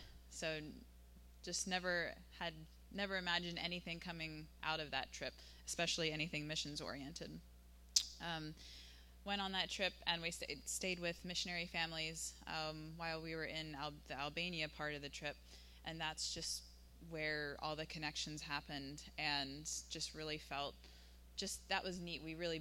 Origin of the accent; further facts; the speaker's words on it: Hummelstown, Pennsylvania, United States; I grew up in Hummelstown, not far from here, raised in a Christian family, went to Christian school, Harrisburg Christian, went to Messiah College.